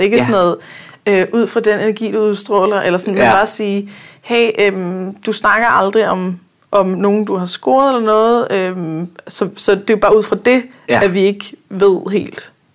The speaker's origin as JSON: {"language": "Danish", "region": "Jutland", "country": "Denmark", "said": "Altså jeg bor i Jylland, ja. Altså kan du ikke høre på, hvordan jeg snakker, at jeg er jyde?"}